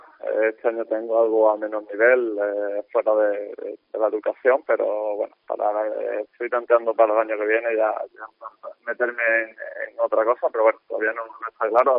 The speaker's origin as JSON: {"language": "Spanish", "town": "Málaga", "region": "Andalusia", "country": "Spain", "said": "como malagueño, como persona de Málaga, pues lo vivo diferente"}